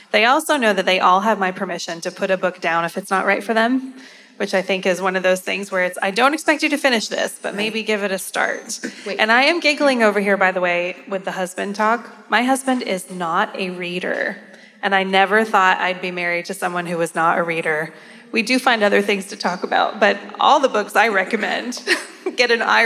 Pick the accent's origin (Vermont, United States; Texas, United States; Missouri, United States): Vermont, United States; I'm from Vermont. I thought that we brought casseroles no matter where we lived, but maybe not.